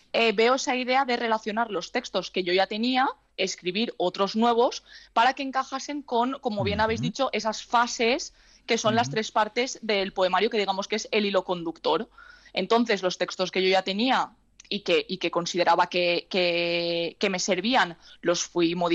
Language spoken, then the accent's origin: Spanish; Valencia, Valencian Community, Spain; now in Castellón, Spain; estoy trabajando en el instituto, pero soy de Valencia, yo soy de Valencia, lo que pasa que estoy trabajando ahora aquí en Castellón